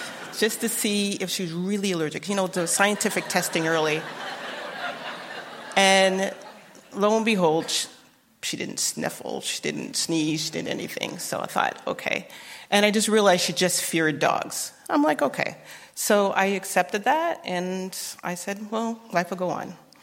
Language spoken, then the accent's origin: English; Winnipeg, Manitoba, Canada; born or raised there